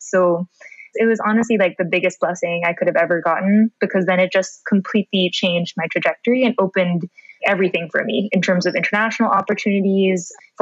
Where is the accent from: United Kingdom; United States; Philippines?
Philippines; Manila, Metro Manila; Manila specifically, which is my hometown or home city